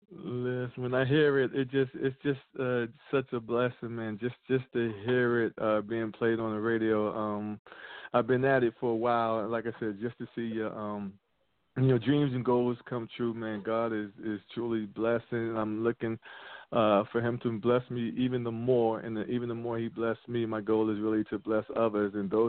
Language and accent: English; Brooklyn, New York, United States; now in Goldsboro, United States; I am calling from Goldsboro, North Carolina, by way of Brooklyn, New York. So I was actually born and raised in Brooklyn, New York. Been in Goldsboro probably going on 3 years now.